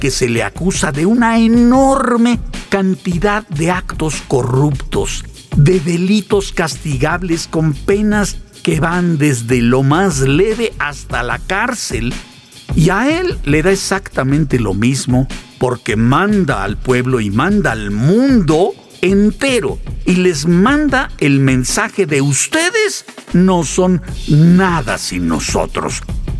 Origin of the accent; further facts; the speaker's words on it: Mexico; Los de arriba y los de abajo en México tenemos corazón, un gran corazón.